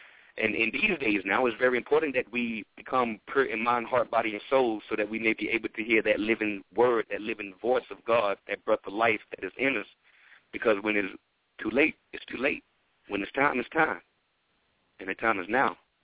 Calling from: North Carolina, United States; Yeah, well … I'm calling from North Carolina.

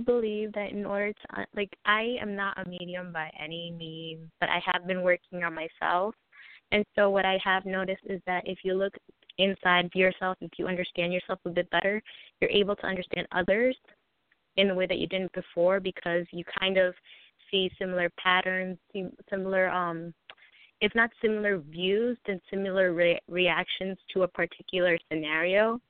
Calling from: New York, United States; I'm calling from New York.

